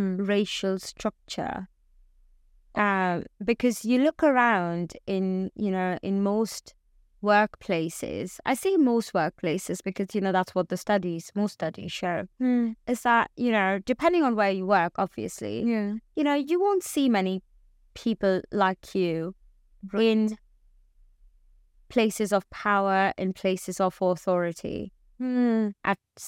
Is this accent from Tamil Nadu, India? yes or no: no; Mumbai, Maharashtra, India; growing up in India, in Mumbai, colorism was always there.